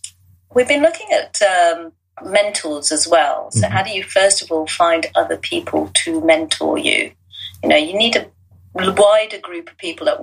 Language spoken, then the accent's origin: English; London, United Kingdom; born there; I was born in London. Right. My parents are Indian, as I mentioned, mm-hmm. but I've travelled the globe with them.